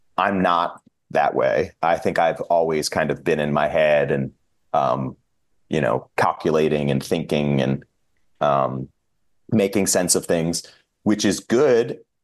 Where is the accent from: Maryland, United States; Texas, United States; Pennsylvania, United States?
Maryland, United States; I grew up in Maryland. Was doing my undergrad.